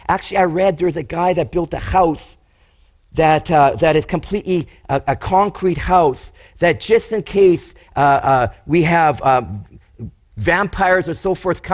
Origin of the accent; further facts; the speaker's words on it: Chilliwack, British Columbia, Canada; But we had, when we grew up in Chilliwack, there was a family that used to eat this like an apple, okay?